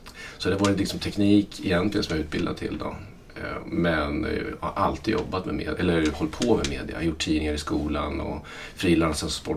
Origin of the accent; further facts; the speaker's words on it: Linköping, Östergötland, Sweden; Jag kommer från Linköping, inte Stockholm alltså. Växte upp där, klassisk där, villaförort. Pappa ingenjör, mamma hemma.